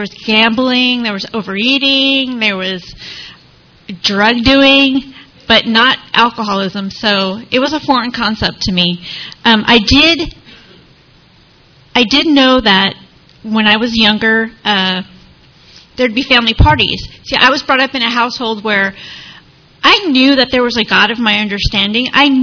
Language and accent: English; New Jersey, United States; I was brought up in New Jersey. I know the Jersey Shore.